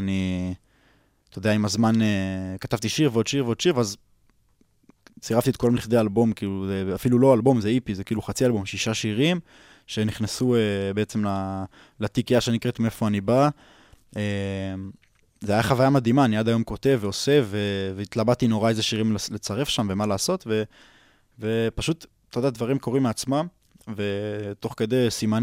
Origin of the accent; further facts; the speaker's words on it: Hod HaSharon, Central District, Israel; בן 22 מאוד השרון.